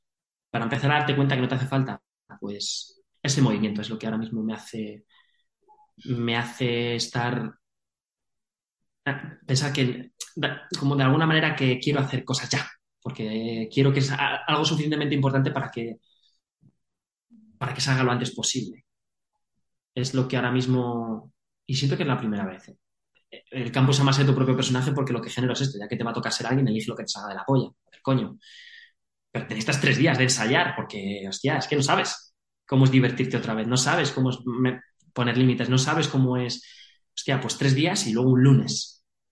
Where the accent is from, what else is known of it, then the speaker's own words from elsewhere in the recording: Spain; vengo de España